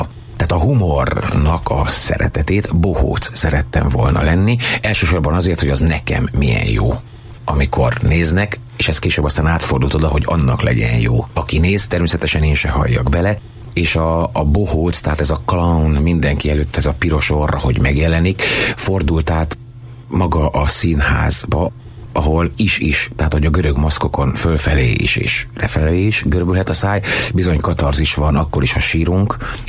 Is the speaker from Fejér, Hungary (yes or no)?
no; Miskolc, Borsod-Abaúj-Zemplén, Hungary; born there; nekem szülővárosom Miskolc, ahova ebből a szempontból mindig örömmel jövök vissza.